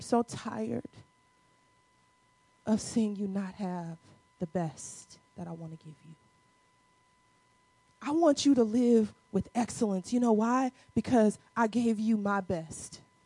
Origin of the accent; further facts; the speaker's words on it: Midwest, United States; When I was growing up in the Midwest, I don't know if y'all did this, but we used to have the superlatives.